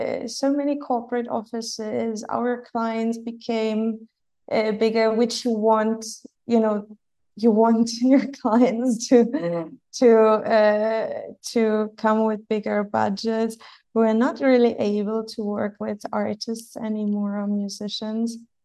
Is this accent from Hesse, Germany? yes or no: no; Berlin, Germany; so I was born and bred in Berlin. And when I was in my early 20s, Berlin really flourished with the creatives.